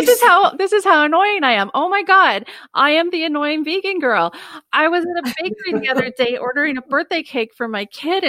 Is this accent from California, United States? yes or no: yes; California, United States; growing up in Southern California, Val voice.